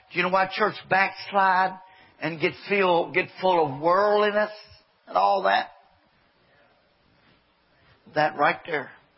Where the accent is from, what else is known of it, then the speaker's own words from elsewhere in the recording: Morton's Gap, Kentucky, United States; I was born and raised in Morton's Gap 62 years ago. I'm too far behind to learn.